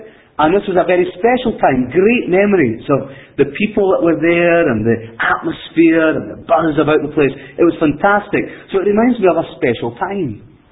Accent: Skye, Scotland, United Kingdom; I'm from Skye. I talk about wee things, right?

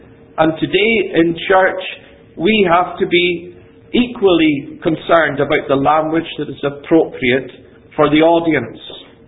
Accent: Ferintosh, Scotland, United Kingdom; when I was growing up in Ferintosh in the Black Isle, just north of Inverness, when we played with conquerors, we were conquerors.

